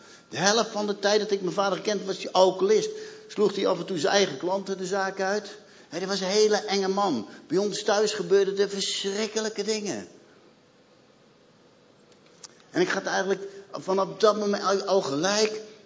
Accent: South Holland, Netherlands; accent: Rotterdam; dat lieve kleine knulletje met mijn Rotterdamse accentje

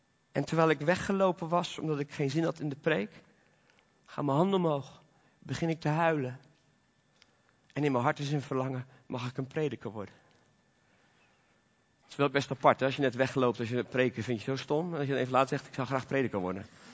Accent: Belgium; born there; Het was een kleine samenkomst in België, waar ik geboren ben.

